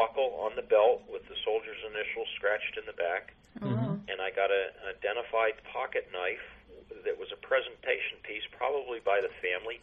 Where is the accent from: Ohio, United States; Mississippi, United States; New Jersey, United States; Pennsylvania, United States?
Pennsylvania, United States; Philadelphia; now in Maine, United States; I'm calling from the state of Maine, which is my home state now. I've been here, 25 years or more now. But I originally grew up outside of Philadelphia in Pennsylvania.